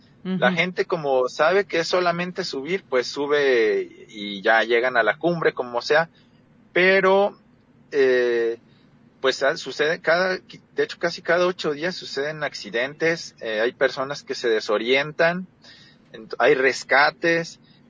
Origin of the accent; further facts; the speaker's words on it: Tuxpan, Jalisco, Mexico; Yo, en lo personal, soy un guía local. Soy de Tuxpan, Jalisco.